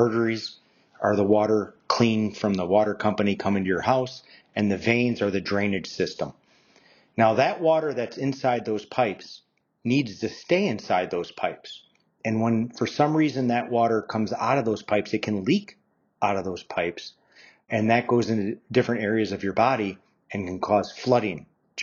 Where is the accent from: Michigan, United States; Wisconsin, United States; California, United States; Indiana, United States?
Wisconsin, United States; Kenosha; I'm an interventional cardiologist, and I'm born and raised in Kenosha